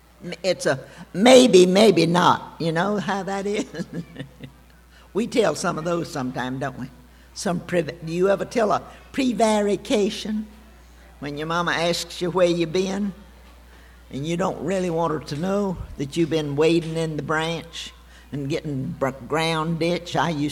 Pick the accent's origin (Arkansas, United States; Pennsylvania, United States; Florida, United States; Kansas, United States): Florida, United States; Gainesville; when we were growing up in Gainesville, it wasn't anything, but it was way out of town.